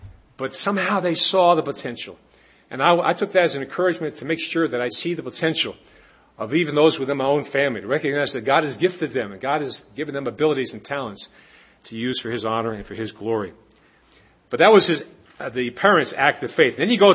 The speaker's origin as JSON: {"language": "English", "town": "Yonkers", "region": "New York", "country": "United States", "tie": "born or raised there", "said": "this young boy growing up in Yonkers, New York."}